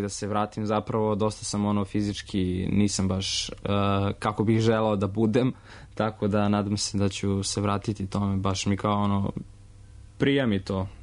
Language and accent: Serbian; Zemun, Belgrade, Serbia; ja sam iz Zemuna